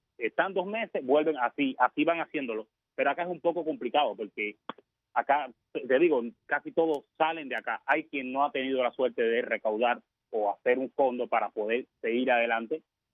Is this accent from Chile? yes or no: no; Cuba; moved away; Como soy artista, salí de Cuba, antes de salir de Cuba, sufrí mucho la censura.